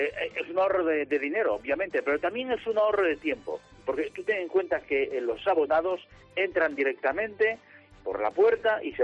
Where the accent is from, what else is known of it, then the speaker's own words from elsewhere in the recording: Asturias, Spain; que es la mejor manera de saber cómo somos los asturianos.